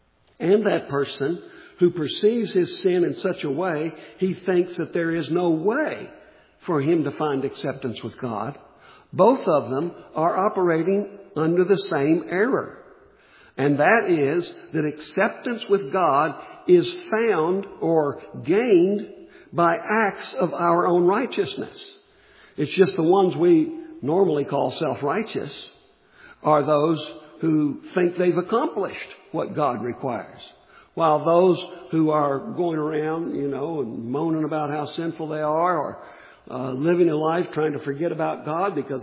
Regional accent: West Virginia, United States; And I come from West Virginia, so I've seen this done.

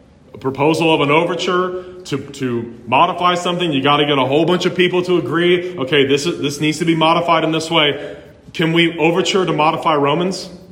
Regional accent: Cincinnati, Ohio, United States; growing up in Cincinnati, Ohio, where almost everybody there is Roman Catholic

